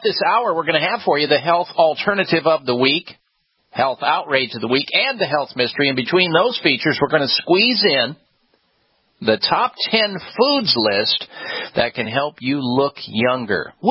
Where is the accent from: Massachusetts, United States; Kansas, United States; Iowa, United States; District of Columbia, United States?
Iowa, United States; I grew up in the Midwest where red meat consumption is normal. It's an everyday occurrence in most homes. And when I was growing up in Iowa, we had meat, red meat, three times a day.